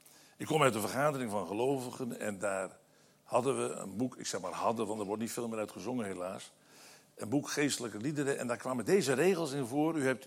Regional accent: Apeldoorn, Gelderland, Netherlands; ik ben hier opgegroeid als kind in de vergadering in Apeldoorn

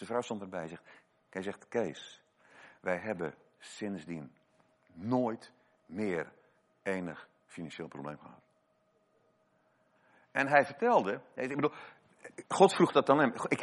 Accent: Krabbendijke, Zeeland, Netherlands; een man, Jan Nieuwenhuizen uit Krabbendijken, waar ik vandaan kom.

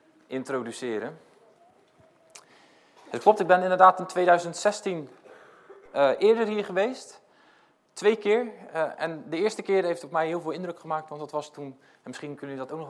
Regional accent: Dordrecht, South Holland, Netherlands; ik kom uit Dordrecht.

